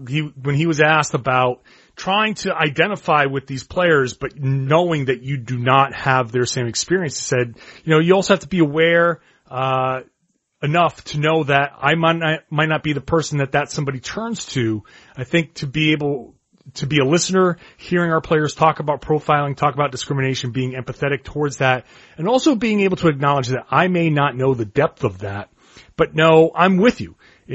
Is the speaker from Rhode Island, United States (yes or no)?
yes; Providence, Rhode Island, United States; now in Boston, United States; Here for me in Boston suffered, some rioting and looting, a few nights ago. My hometown in Rhode Island, in Providence, had a violent, protest last night.